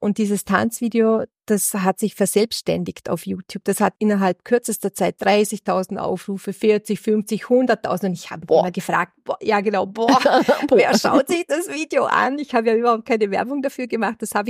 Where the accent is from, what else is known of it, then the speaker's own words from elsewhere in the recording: Lustenau, Vorarlberg, Austria; ich komme aus Lustenau, ich bin Kinderbuchautorin und Kinderliedermacherin.